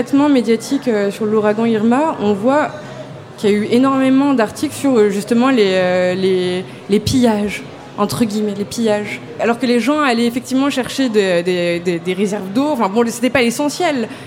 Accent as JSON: {"language": "French", "town": "Paris", "region": "Île-de-France", "country": "France", "said": "Non, parce que moi, ça m'arrive rarement, malheureusement, je suis parisienne"}